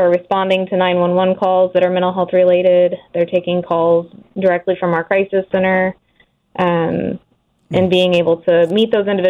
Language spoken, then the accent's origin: English; Illinois, United States; moved away as an adult; now in Wichita, United States; Originally, I am from Illinois.